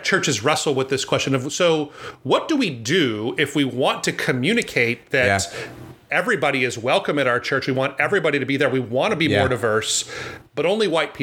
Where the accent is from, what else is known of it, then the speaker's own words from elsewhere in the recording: Hawaii, United States; So I'm from Hawaii, is where I'm coming from here. I was born and raised here. I've done ministry on the mainland, but I live here again now in Hawaii.